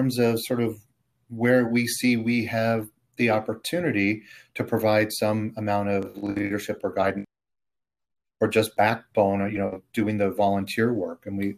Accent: California, United States; And I grew up in Southern California.

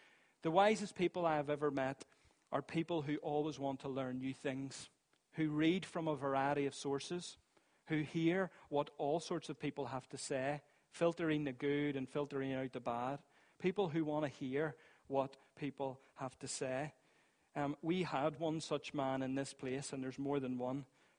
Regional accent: Northern Ireland, United Kingdom; Especially being Northern Irish. I think there's something ingrained in our culture that we just hate anyone telling us what to do.

